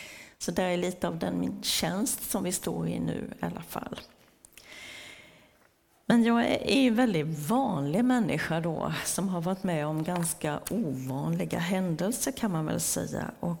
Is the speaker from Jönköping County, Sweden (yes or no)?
yes; Vetlanda, Jönköping County, Sweden; Ja, jag är småländska, det kommer ni nog att höra. Jag är uppväxt i Vetlanda, gift med Peter, min drömprins sedan 41 år tillbaka. Han är också smålänning, han är från Nässjö.